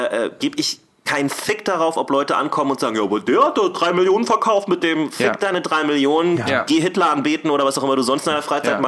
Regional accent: Berlin, Germany; Und ich bin ja hier in Schöneberg groß geworden.

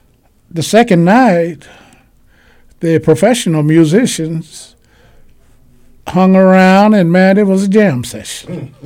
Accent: Arkansas, United States; I'm from Arkansas, and... you know, summer band was exciting.

